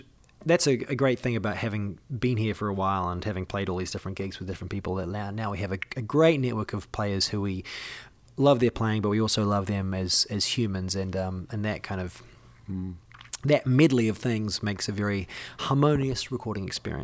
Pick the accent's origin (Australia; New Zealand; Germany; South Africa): New Zealand; now in United States; New Zealand is my home. Well, I mean, America's my home at the moment, but I was born in New Zealand, and I love it very, very much. Moved away predominantly because there's just more opportunities for music in the States.